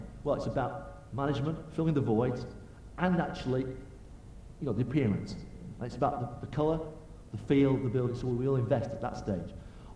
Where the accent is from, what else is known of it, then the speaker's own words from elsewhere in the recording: Oldham, North West England, United Kingdom; I'm from Oldham, right, but worked in London before Workspace as well.